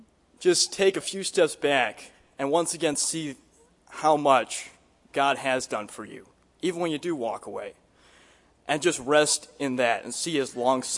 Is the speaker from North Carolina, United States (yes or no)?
yes; North Carolina, United States; I'm from North Carolina. I'm 17, and this is my third year at teen camp.